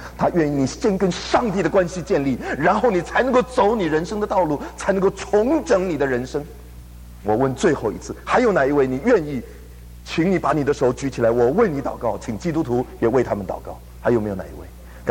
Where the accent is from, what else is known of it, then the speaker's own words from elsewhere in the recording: China; 虽然对于我们中国人来说，要表达我们内心的一个态度、心愿、意愿，不是一件很容易的事情